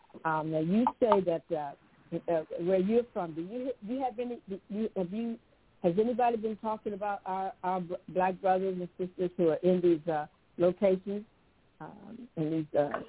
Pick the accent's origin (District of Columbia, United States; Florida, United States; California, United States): District of Columbia, United States; Washington; I am from Washington, D.C.